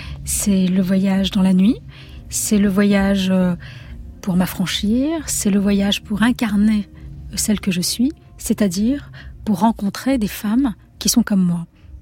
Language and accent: French; Algeria; accent: Algerian; now in France; comme lorsque je suis arrivée en France en perdant mon accent algérien.